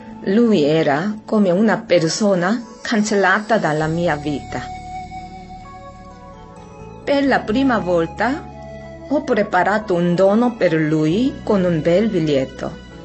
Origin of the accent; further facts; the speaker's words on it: South Korea; Italian is a second language; now in Loppiano, Italy; vivo a Loppiano dopo aver conosciuto il Movimento dei Focolari in Corea, il mio paese.